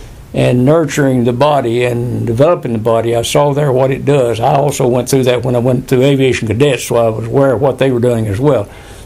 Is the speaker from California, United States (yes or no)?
no; Puryear, Tennessee, United States; also born or lived in Benton; when I was born in Puryear, Tennessee in 1929 and lived there